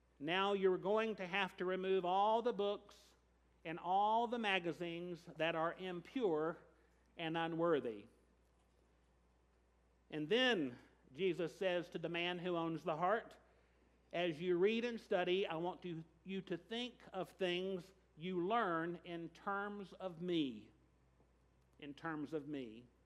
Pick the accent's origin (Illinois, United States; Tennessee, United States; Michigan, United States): Tennessee, United States; Gatlinburg; going to a Christian conference in my presbytery growing up in Gatlinburg, Tennessee one winter with a lot of other young adults